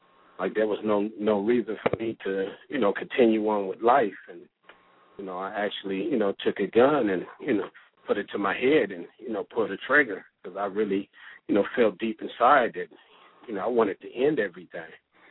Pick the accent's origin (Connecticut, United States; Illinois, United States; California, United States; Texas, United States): California, United States; Compton; I grew up in Compton. So after that, you know, no other place to go but the streets.